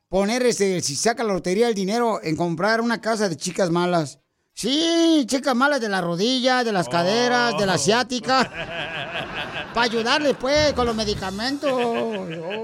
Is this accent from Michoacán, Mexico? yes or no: yes; Sahuayo, Michoacán, Mexico; Yo de donde soy, no marche, teníamos una iglesia ahí en Saguay, Michoacán.